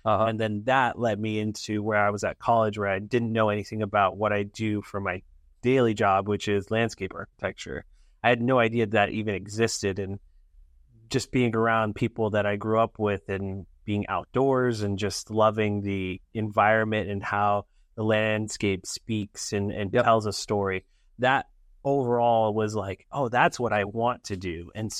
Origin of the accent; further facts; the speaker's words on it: Arizona, United States; now in Phoenix, United States; I grew up on the Indian Reservation up north, mm-hmm. in the northeast corner. And so coming down here to Phoenix and going to college at ASU, it was a learning experience.